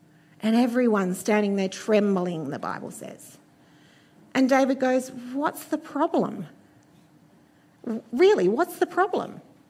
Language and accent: English; New Zealand; As Yoshi told you, I'm from New Zealand. There's more sheep than people over there.